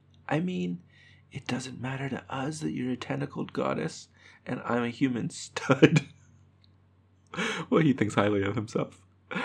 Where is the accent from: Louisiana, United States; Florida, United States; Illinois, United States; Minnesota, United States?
Minnesota, United States; Duluth; now in Wichita, United States; Well, I grew up in Duluth, Minnesota, but I currently live in Wichita, Kansas.